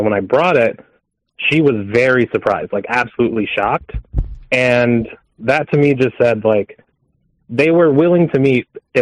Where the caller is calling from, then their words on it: New Jersey, United States; Hello, this is … from New Jersey.